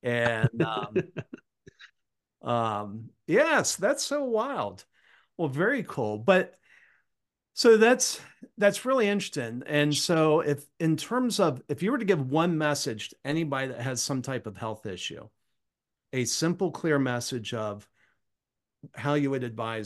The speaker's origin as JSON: {"language": "English", "town": "Cambridge", "region": "Maryland", "country": "United States", "tie": "born or raised there", "said": "You've probably been in my hometown. Did you ever do the Ironman in Cambridge, Maryland?"}